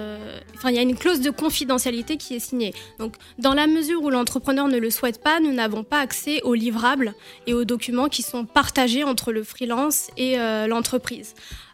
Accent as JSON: {"language": "French", "town": "Rouen", "region": "Normandy", "country": "France", "tie": "born there", "said": "Donc, je suis née à Rouen, hein. Je suis née ici en France, j'ai étudié à la Sorbonne pendant 4 ans"}